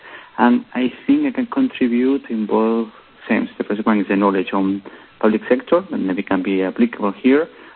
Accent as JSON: {"language": "English", "country": "Spain", "lives_now": "Brussels, Belgium", "said": "I'm from Spain, but I'm working in Brussels."}